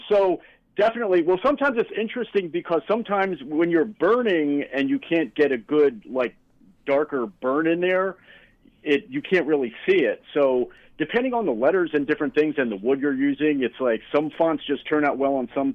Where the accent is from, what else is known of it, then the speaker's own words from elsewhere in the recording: Baltimore, Maryland, United States; from Baltimore, and I don't consider myself to be a graphic designer